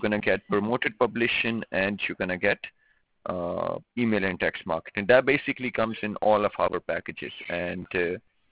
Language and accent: English; United Kingdom; I'm, again, I'm Asian, and I was raised and born in UK. My education, each and everything.